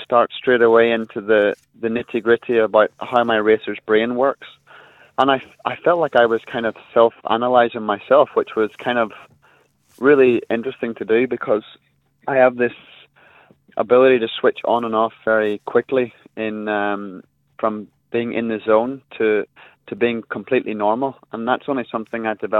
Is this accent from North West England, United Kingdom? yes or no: no; Northern Ireland, United Kingdom; growing up in Northern Ireland motocrossing with my parents, I'm really proud of it